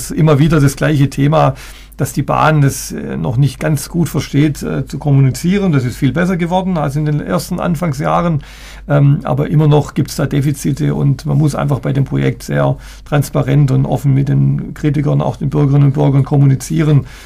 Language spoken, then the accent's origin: German; Stuttgart, Baden-Württemberg, Germany; Ich bin in Weilendorf geboren und aufgewachsen, habe also auch einen gewissen Bezug zu diesem jetzt eher Nordstuttgarter Region.